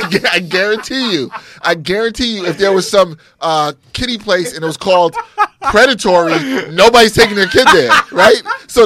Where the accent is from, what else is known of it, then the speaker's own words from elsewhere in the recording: New York, United States; So there was an arcade that, at the time when I grew up in East Flatbush, and it's funny, then my parents moved close to where this arcade was.